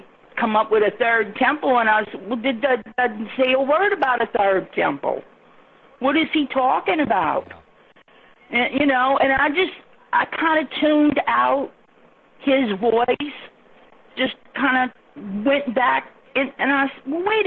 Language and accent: English; Louisiana, United States; Louisiana.